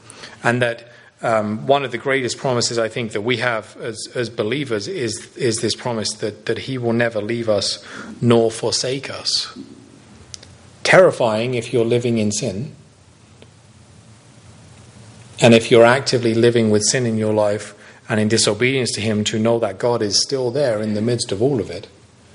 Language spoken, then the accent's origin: English; England, United Kingdom; I've often tried to explain it away by being English.